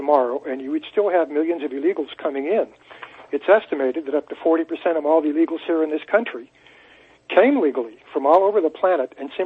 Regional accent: United States; That offends me as an American.

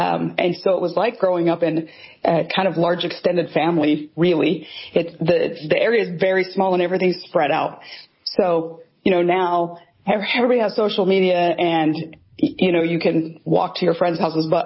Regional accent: Hiko, Nevada, United States; also born or lived in Cedar City, Utah; I was born in Cedar City, Utah. My family lived in Hyco, Nevada, which is a tiny, tiny little town across the border in Nevada. Cedar City was town for us.

